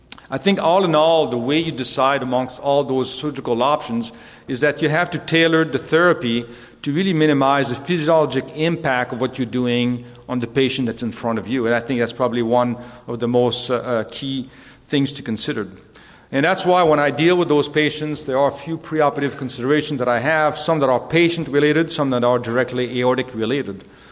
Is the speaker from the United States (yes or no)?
no; Canada; So as a Canadian